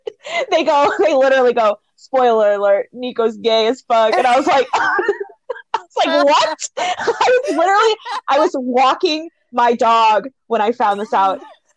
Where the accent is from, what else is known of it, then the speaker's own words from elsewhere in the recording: Midwest, United States; We are from the Midwest.